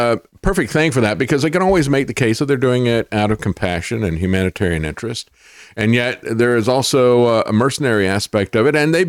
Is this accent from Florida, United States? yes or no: yes; Florida, United States; I grew up in Florida.